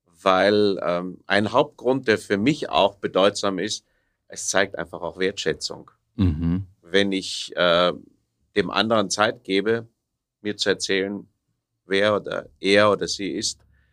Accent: Rhineland, Germany; Ich bin ein Rheinländer

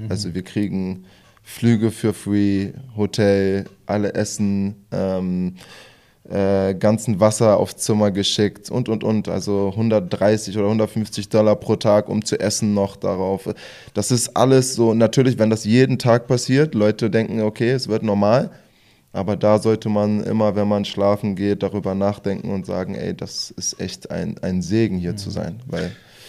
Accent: Germany; Also in Deutschland, es war früher so, muss ich ehrlich sagen, wo ich aufgewachsen bin, Kindergarten, Schule

